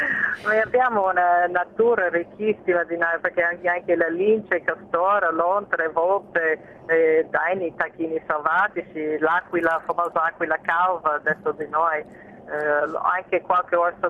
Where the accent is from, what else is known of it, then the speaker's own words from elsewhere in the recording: Wisconsin, United States; la mia terra, si dice bella forte.